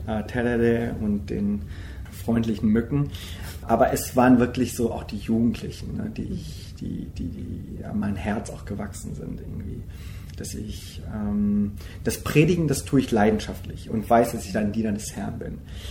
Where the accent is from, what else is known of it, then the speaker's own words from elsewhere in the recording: Germany; Weil ich asiatische Herkunft auch habe und meine Eltern kommen aus Korea. Und so bin ich in Deutschland aber geboren und aufgewachsen, habe meine Wurzeln noch in Korea und fühle mich auch nach Korea noch verbunden.